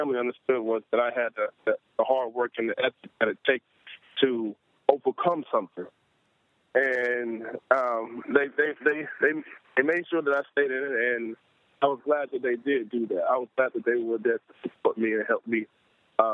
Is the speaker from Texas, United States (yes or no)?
yes; Houston, Texas, United States; From Houston, Texas.